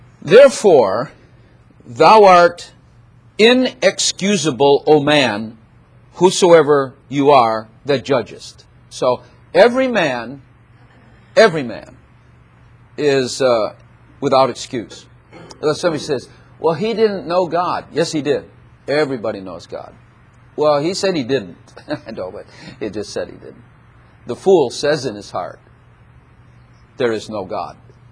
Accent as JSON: {"language": "English", "town": "Chicago", "region": "Illinois", "country": "United States", "tie": "born or raised there", "said": "And I grew up in Chicago mafia. My family was a mess, and so on and so forth."}